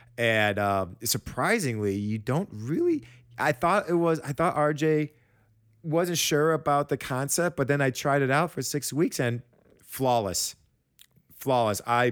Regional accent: Michigan, United States; I remember this when I grew up in Michigan.

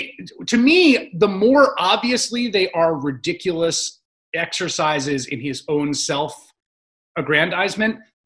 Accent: New York City, New York, United States; they're sheltering in place in the home I grew up in the Bronx.

